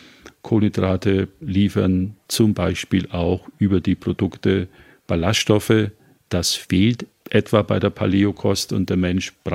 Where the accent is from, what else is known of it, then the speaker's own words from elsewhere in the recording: Bavaria, Germany; Ich bin ja auch in Bayern aufgewachsen, sozialisiert worden mit viel Wurst und Fleisch